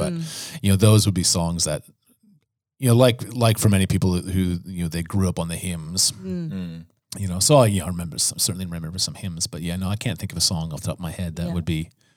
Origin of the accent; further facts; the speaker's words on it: Canada; So I'm from Canada, although my family are all now in the United States.